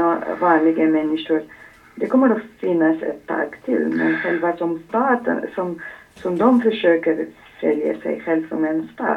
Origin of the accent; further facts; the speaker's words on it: Iraq; jag som barn i Irak på 79 av 10 år